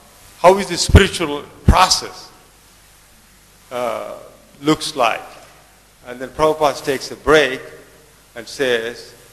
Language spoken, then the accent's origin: English; Los Angeles, California, United States; I'm from Los Angeles, California.